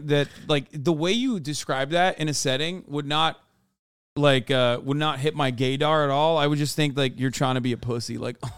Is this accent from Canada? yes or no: no; Istanbul, Turkey; I'm from Turkey. I grew up in Istanbul.